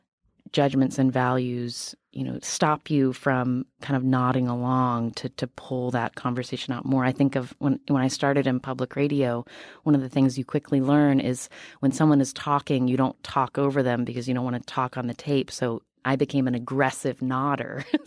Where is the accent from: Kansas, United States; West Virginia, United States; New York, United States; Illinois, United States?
West Virginia, United States; On the other hand, I am from West Virginia, and I understand why West Virginians are voting the way they're voting right now.